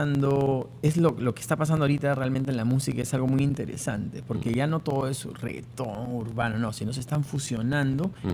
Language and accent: Spanish; Lima, Peru; also born or lived in Philadelphia; now in Miami, United States; Yo salí de Perú con esa idea. Mi familia vive en Filadelfia, entonces llegué de Lima a Filadelfia, pero estuve en Filadelfia un año y medio nada más, y dije, yo quiero venirme a Miami